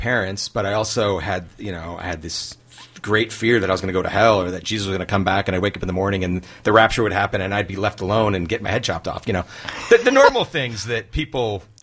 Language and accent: English; Midwest, United States; I didn't, you know, I grew up in the Midwest.